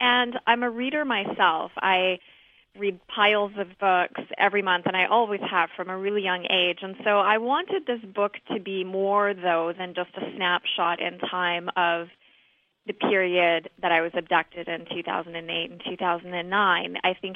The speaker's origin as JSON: {"language": "English", "region": "Alberta", "country": "Canada", "tie": "born or raised there", "said": "this small agricultural city that I was growing up in Central Alberta."}